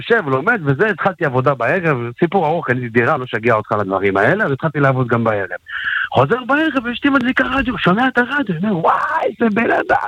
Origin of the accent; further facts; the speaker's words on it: Jerusalem, Jerusalem District, Israel; אני ירושלים.